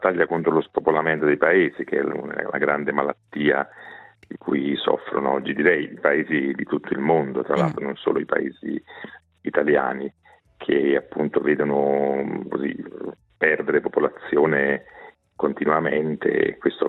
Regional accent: Bisaccia, Campania, Italy; Il mio paese si chiama Bisaccia, è in Campania, in provincia di Avellino, nel sud d'Italia.

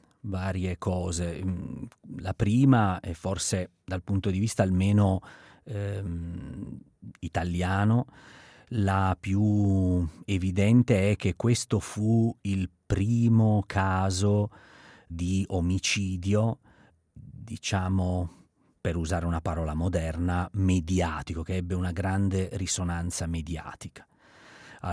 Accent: Turin, Piedmont, Italy; Allora, premetto che io sono di Torino

